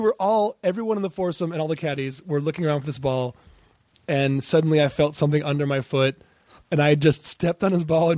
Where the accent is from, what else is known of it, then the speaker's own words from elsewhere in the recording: Ann Arbor, Michigan, United States; I grew up in Ann Arbor, Michigan